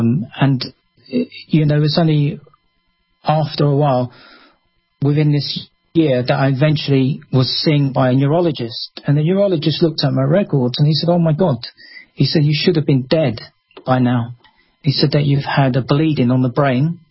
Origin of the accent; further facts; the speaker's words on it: London, United Kingdom; I was born and bred in London, but, you know, I decided to have a change and move into the countryside, which is a little bit quieter.